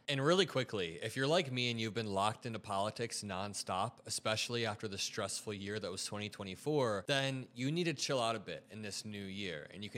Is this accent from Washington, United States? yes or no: no; Indiana, United States; got a crazy story coming out of my home state of Indiana